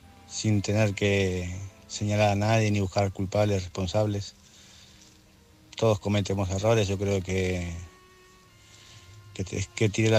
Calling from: Barcelona, Catalonia, Spain; de Barcelona.

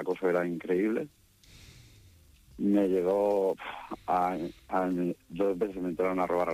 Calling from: Catalonia, Spain; llamo de San Salvador de Anoya, tengo 48 años.

